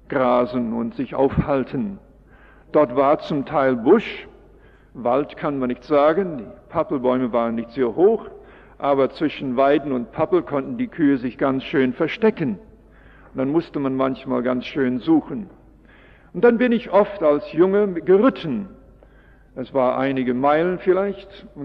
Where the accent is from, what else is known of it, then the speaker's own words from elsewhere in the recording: Canada; German is a second language; now in Germany; Ich komme aus Kanada. Ich bin aber schon sehr lange hier und seit 1954 sind wir Bewohner Europas in verschiedenen Ländern, jetzt schon in dem dritten Land